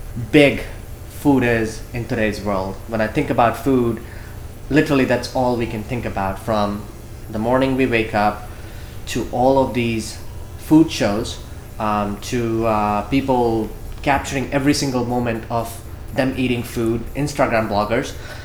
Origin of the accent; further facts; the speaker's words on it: India; now in United States; when I grew up in India, we had a very strict season because the mangoes were coming from the tree.